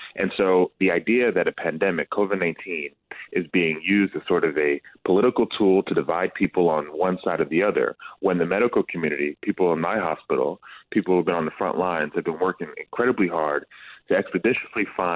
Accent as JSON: {"language": "English", "region": "New Jersey", "country": "United States", "said": "I'm from Jersey, St. Joe's Metuchen."}